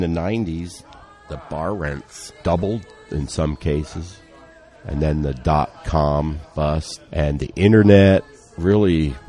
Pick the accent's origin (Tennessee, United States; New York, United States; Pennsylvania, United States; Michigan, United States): Pennsylvania, United States; I moved here from Pennsylvania in 1982.